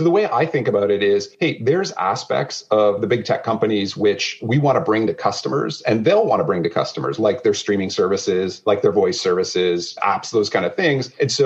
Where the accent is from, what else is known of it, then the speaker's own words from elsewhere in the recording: Canada; And I think I have a unique perspective on the world and way to find like partnership and competition, partly because I'm being Canadian, right?